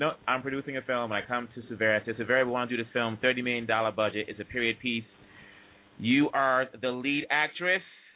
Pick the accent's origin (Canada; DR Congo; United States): DR Congo; I'm African from Congo, DRC, and I know how our culture is